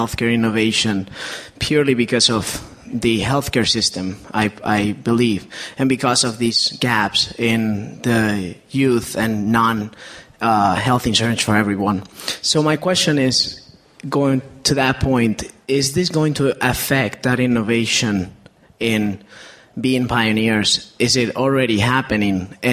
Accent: Spain; I come from Spain

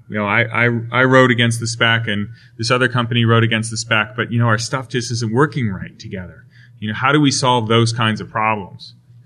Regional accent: Wisconsin, United States; I'm from Wisconsin, so, you know, we have that kind of relationship.

